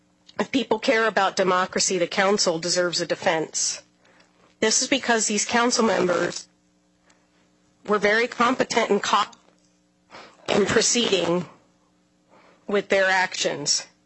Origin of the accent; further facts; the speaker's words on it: Black Diamond, Washington, United States; also born or lived in Bellevue; I'm from Bellevue, and I grew up in Black Diamond